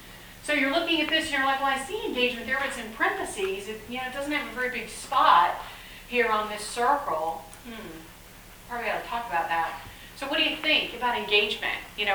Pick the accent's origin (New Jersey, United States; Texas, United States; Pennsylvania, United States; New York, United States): Texas, United States; I'm from South Texas.